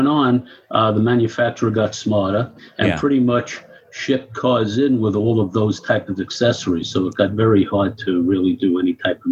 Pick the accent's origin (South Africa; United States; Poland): United States; Brooklyn, New York; I grew up in Brooklyn in an Italian-Irish neighborhood.